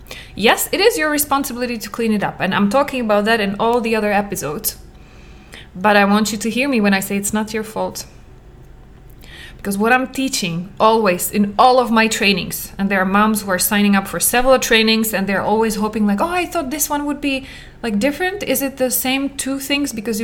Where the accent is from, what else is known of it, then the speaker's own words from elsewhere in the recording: Czechia; English is a second language; I come from Czech Republic. It was even Czechoslovakia when I was little.